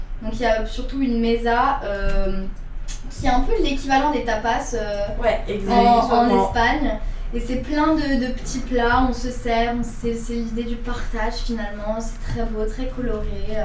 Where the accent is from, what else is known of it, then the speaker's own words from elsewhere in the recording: Lebanon; Après, je suis libanaise